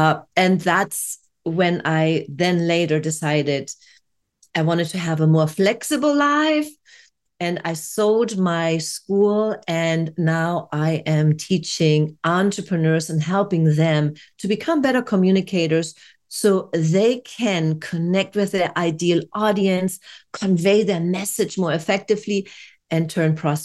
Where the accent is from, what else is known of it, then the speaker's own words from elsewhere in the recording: Germany; English is a second language; since English is not my mother tongue, I'm originally from Germany